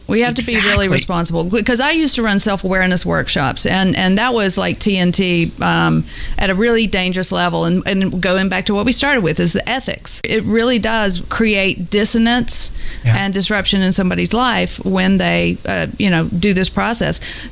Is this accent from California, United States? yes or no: no; Shreveport, Louisiana, United States; born there; well, I was born in Shreveport, Louisiana.